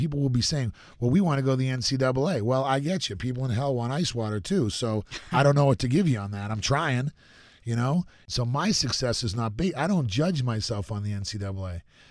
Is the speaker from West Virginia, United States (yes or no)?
no; Boston, Massachusetts, United States; You know, because I grew up in Boston. I went to D.C. and never looked back.